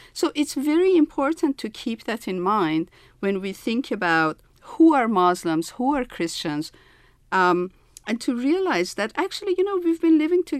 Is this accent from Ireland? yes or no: no; Tehran, Tehran Province, Iran; English is a second language; now in Baltimore, United States; but I grew up in Iran, and I grew up in an Armenian majority neighborhood in Tehran, where I mostly heard Armenian.